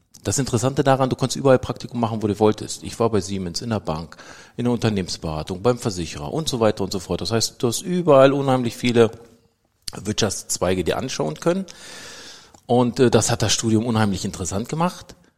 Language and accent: German; Hanover, Lower Saxony, Germany; born there; Gebürtig komme ich aus Hannover oder kurz vor Hannover